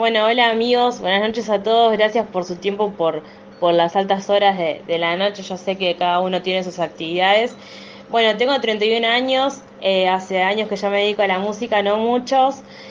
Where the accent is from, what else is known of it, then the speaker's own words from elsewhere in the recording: Lomas de Zamora, Buenos Aires Province, Argentina; Somos de Buenos Aires, yo soy de Lomas de Zamora y el resto de los chicos es de La Plata y Quilmes.